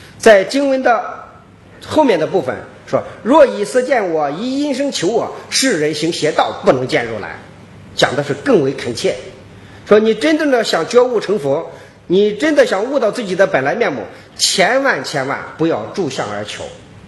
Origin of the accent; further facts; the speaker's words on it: China; 我们中国人读书不求甚解呀